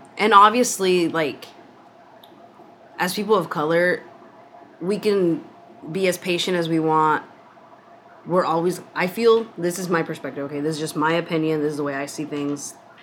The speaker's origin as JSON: {"language": "English", "region": "Utah", "country": "United States", "tie": "born or raised there", "said": "You know, because I grew up in Utah and I didn't know these things."}